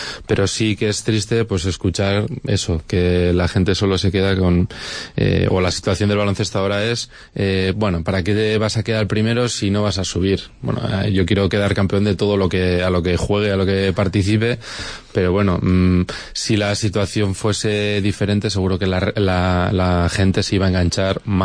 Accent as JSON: {"language": "Spanish", "town": "San Sebastián", "region": "Basque Country", "country": "Spain", "said": "Al final en todas las ciudades, yo soy de San Sebastián"}